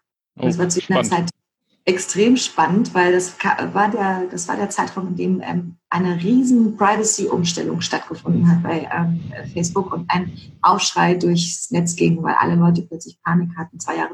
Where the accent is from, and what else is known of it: Berlin, Germany